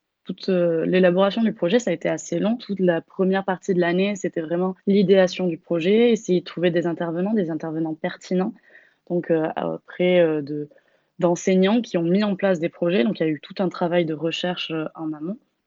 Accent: South-West France, France; now in Brest, France; je viens du sud-ouest de la France et je suis montée sur Brest pour faire mon master à l'Université occidentale de Bretagne

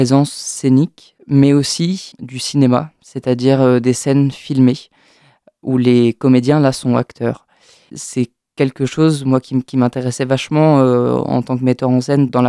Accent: Saint-Brieuc, Brittany, France; j'ai 20 ans, je suis né à Saint-Brieuc, j'ai fait mon collège à Saint-Brieuc.

